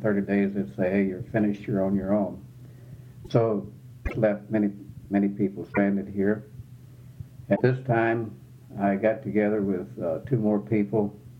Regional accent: DeRidder, Louisiana, United States; born there; I was born in DeRidder, Louisiana. And after my birth, it was just a kind of haphazard life of leaving me here and there.

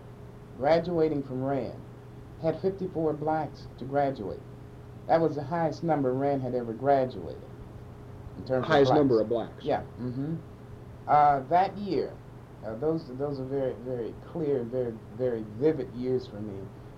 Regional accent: Ohio, United States; born there; I was born on Rose Street, which runs adjacent to Wilson Avenue, one of the short streets. And my family, when my dad entered Mahoning Valley, he settled on the east side.

